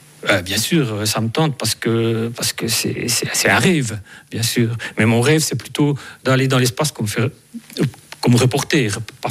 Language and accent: French; Switzerland; je suis un petit Suisse qui vient voir vos grandes fusées décoller.